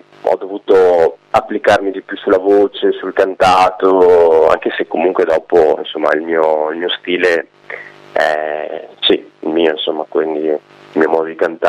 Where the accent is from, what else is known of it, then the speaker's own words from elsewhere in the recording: Padua, Veneto, Italy; Diciamo che appunto io sono un padovano